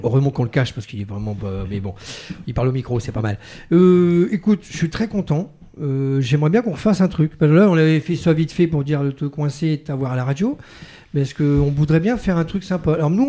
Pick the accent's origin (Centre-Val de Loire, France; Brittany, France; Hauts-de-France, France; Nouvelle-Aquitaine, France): Hauts-de-France, France; accent: Nord-Pas-de-Calais; Je suis un peu du Nord Pas-de-Calais, c'est mon accent, c'est ça.